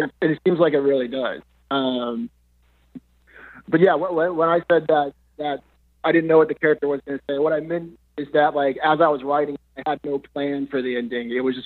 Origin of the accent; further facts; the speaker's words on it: Texas, United States; And I was born and raised in Texas, where my family is and where I'm from. I grew up south of Houston, in the suburbs of Houston. So just about, I want to say, like 90 minutes from the coast.